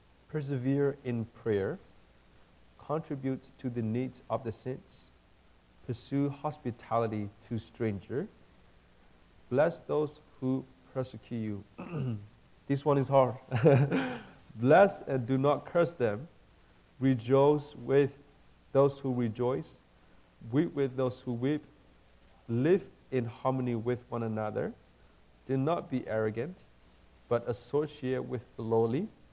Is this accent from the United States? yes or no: no; Myanmar; moved away; also born or lived in Thailand; I'm originally from Myanmar. Because of conflict and persecution, my family moved to a refugee camp. We escaped Burma. We lived in refugee camp in Thailand for about 12 years. And then we came here